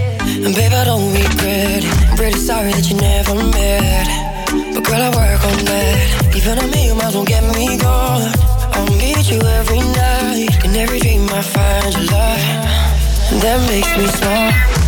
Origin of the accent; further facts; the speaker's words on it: Netherlands; ik ben een Nederlander, dus ik snap die sfeer. Ik snap al die Hollandse liedjes en ik weet precies hoe ze eindigen.